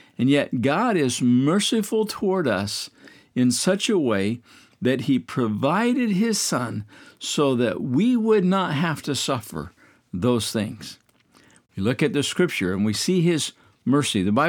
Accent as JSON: {"language": "English", "region": "Midwest", "country": "United States", "tie": "born or raised there", "said": "one of my favorite memories growing up in the Midwest is going out in the cold"}